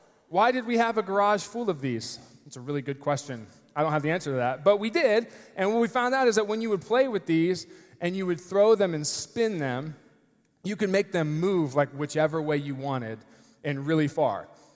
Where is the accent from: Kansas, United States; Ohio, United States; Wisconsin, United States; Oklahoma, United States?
Ohio, United States; Lewis Center; I grew up here in Columbus, in Lewis Center, Ohio, Olentangy High School, north of the city. And I was one of four kids.